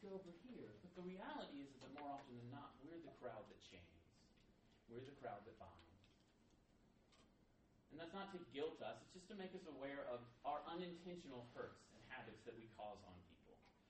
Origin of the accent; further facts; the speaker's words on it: Alabama, United States; Well, Auburn lost at the football game. I'm from Alabama, so that should never make anyone sad.